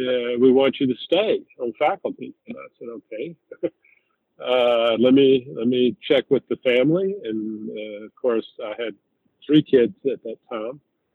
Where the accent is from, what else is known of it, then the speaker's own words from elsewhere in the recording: Mobile, Alabama, United States; I'm a junior, so I'm named after him. And I grew up in Alabama down in Mobile.